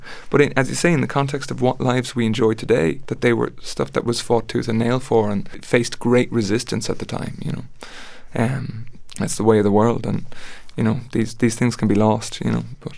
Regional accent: Ireland; Growing up in Ireland, as you learn about Ireland's very troubled history

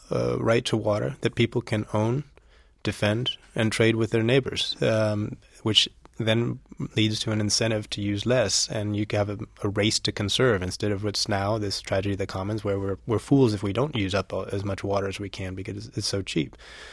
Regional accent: California, United States; Kid growing up in California, you go through these droughts and you start realizing this is a powerful force beyond my family's power to control

